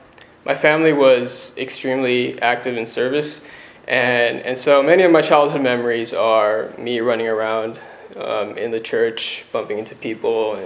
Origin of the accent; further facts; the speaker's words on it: Daly City, California, United States; I'm from Daly City. I fellowship at House of God in San Bruno.